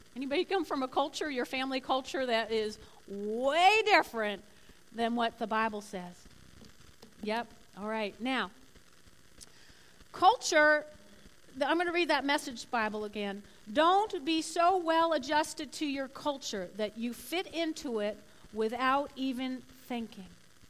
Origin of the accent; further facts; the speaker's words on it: New Jersey, United States; also born or lived in Brooklyn, New York / Tulsa, Oklahoma; because I was born in Brooklyn, raised in North Jersey, and then I went to Tulsa.